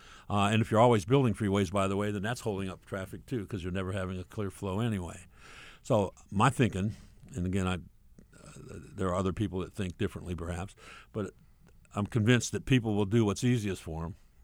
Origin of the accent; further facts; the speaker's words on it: New Orleans, Louisiana, United States; Best system I came across was when I grew up in New Orleans